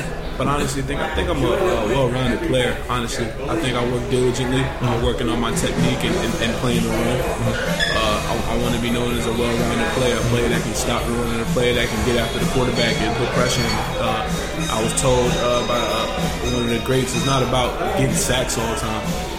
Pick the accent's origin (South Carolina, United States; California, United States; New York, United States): New York, United States; Queens; like I said, I'm from Queens, New York. I only had one scholarship offer.